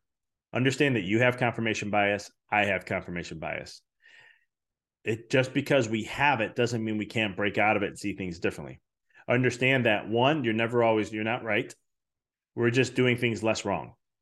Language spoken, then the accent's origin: English; Chicago, Illinois, United States; you know, I come from Chicago.